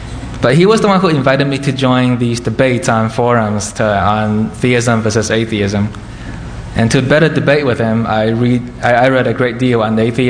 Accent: China; When I was growing up in China, I used to go to church with my grandma and my mother

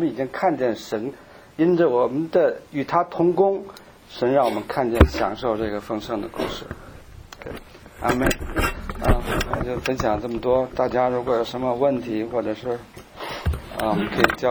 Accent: China; 我说我是从中国来的。

